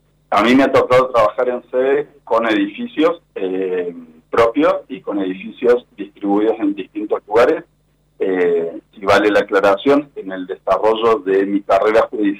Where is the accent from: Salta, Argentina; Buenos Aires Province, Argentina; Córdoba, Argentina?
Córdoba, Argentina; Yo soy oriundo de Córdoba Capital.